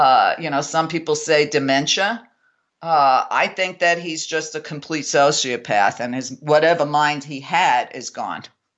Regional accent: New York, United States; I mean, listen, I grew up in New York at the same time he did. We're almost the same age.

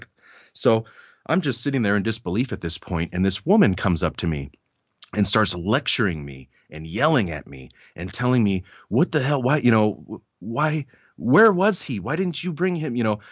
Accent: Seattle, Washington, United States; They called me … because I was from Seattle

